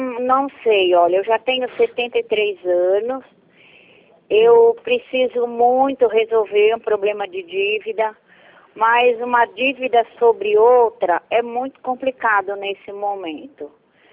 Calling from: São Paulo, Brazil

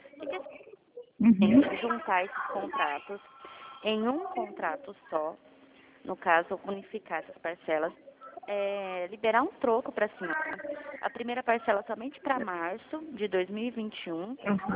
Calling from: Dourados, Mato Grosso do Sul, Brazil; Dourados.

